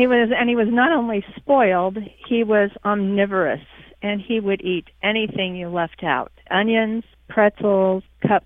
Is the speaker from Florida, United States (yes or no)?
no; Dallas, Texas, United States; I'm from Dallas, and I have a story for you about eating with in-laws.